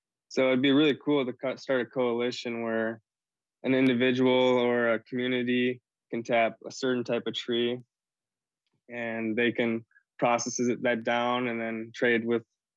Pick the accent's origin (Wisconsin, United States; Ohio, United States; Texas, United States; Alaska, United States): Wisconsin, United States; Milwaukee; now in Minneapolis, United States; I was born and raised in the Milwaukee area. I'm Red Cliff Band Ojibwe, Bear Clan, and I now reside here in Minneapolis